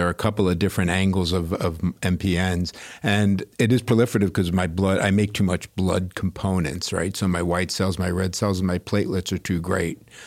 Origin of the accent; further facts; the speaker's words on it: Great Neck, New York, United States; New York City and then Long Island.